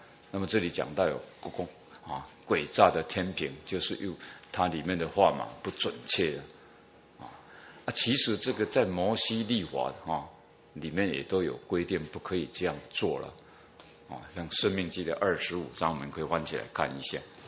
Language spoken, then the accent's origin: Chinese; Taiwan; 就像我们台湾人哦，以前哈，我们用那个秤哈在称东西